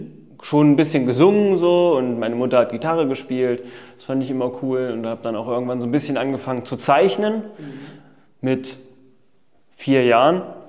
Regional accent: Elbingerode, Saxony-Anhalt, Germany; Ursprünglich komme ich aus dem Harz, also ich bin 1999 im Oberharz geboren, sozusagen.

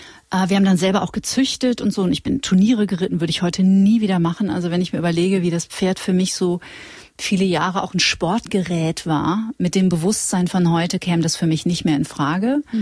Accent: Witten, North Rhine-Westphalia, Germany; Und ich bin in Witten zur Schule gegangen, das ist in der Nähe von Dortmund.

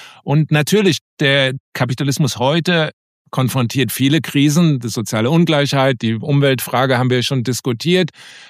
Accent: United States; Also das mir vielleicht als Amerikaner fällt mir das vielleicht besonders auf, aber oft, wenn ich nach Deutschland komme, bin ich wirklich erstaunt über den enormen Pessimismus.

